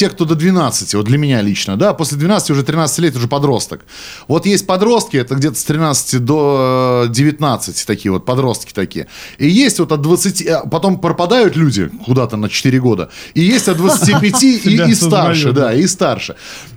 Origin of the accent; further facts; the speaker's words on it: Pskov, Pskov Oblast, Russia; я вроде из Пскова никуда не уезжал